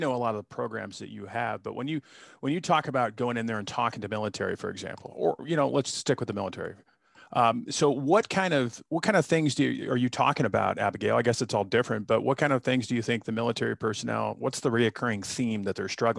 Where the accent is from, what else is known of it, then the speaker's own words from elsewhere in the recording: Denver, Colorado, United States; I remember growing up in Colorado. You know, I mean, we didn't even have air conditioning when I was growing up, you know, in Denver, because we didn't need it.